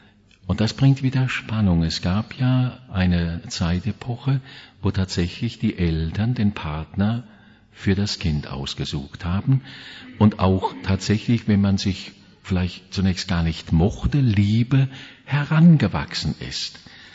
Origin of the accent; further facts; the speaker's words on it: Rhineland-Palatinate, Germany; ich bin ein Pfälzer, ich komme aus der Pfalz